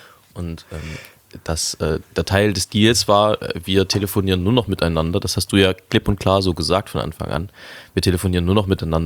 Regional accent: Leipzig, Saxony, Germany; Ich bin ein Leipziger Original, wie das so schön heißt. Ein authentisches, nicht zugezogenes, sondern schon immer hier stattgefunden habendes. Und Leipzig ist meine Heimat und die schönste Stadt der Welt natürlich.

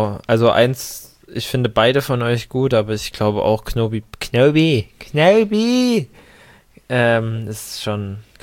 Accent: Netherlands; Niederlanden

